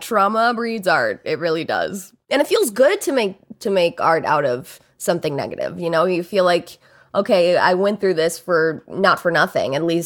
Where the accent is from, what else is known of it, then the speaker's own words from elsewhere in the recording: Alabama, United States; I grew up in Alabama, so I have, like, I love country music, like, real country music.